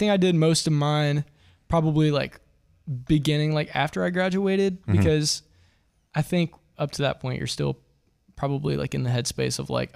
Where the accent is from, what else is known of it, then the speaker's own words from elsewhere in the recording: Kentucky, United States; I'm from Southeastern Kentucky. So like those were like the main things I was exposed to growing up.